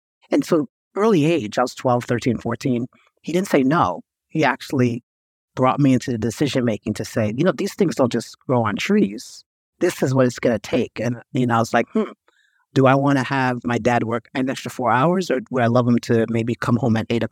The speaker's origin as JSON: {"language": "English", "region": "New York", "country": "United States", "tie": "born or raised there", "said": "So I grew up in New York, luckily, because if I was born and raised in Haiti, my total life would be totally different. So luckily I was born on these shores, land of the free"}